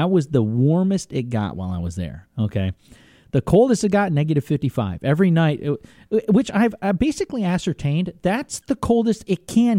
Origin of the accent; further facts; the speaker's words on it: Vermont, United States; So I get there, and now I'm a skier. I'm from Vermont, right?